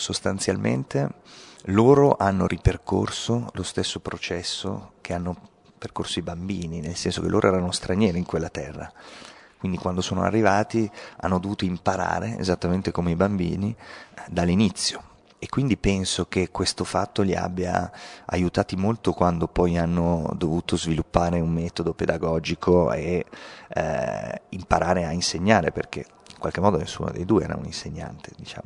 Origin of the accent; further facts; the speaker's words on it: Milan, Lombardy, Italy; Io sono di Milano